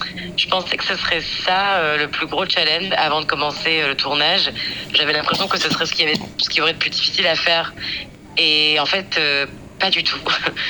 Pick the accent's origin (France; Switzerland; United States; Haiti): United States; born there; first language English; French is a second language; c'est ma langue maternelle, l'anglais. Je suis née aux États-Unis et j'ai ce fantasme, ce rêve d'y retourner un jour, pas pour vivre, mais pour y travailler.